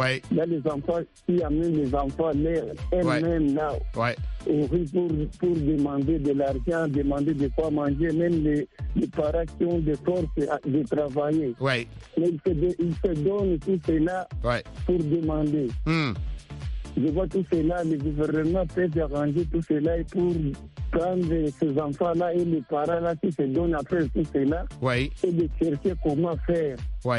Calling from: Bujumbura, Bujumbura Mairie, Burundi; On est bien rangé, tout va bien ici chez nous au Burundi.

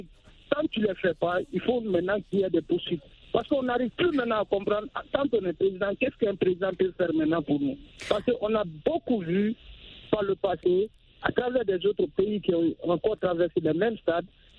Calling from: Guinea; Et moi, particulièrement, chez moi, en Guinée

